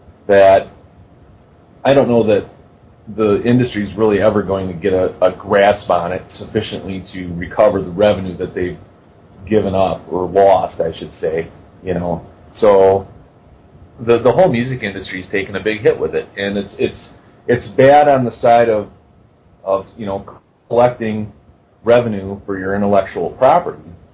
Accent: Wisconsin, United States; seeing as I'm from Wisconsin, it's beans.

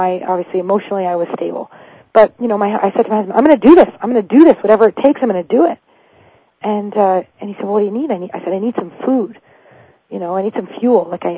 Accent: Canada; And I'm Canadian

